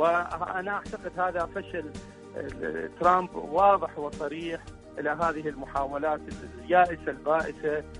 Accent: Iraq; من العراق.

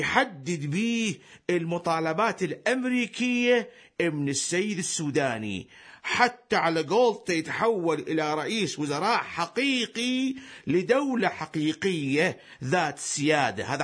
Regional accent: Iraq; إن كان على مستوى بلدنا العراق

